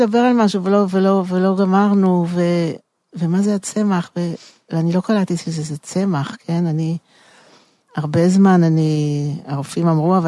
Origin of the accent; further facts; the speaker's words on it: Tel Aviv, Tel Aviv District, Israel; אני גדלתי בתל אביב ביד אליהו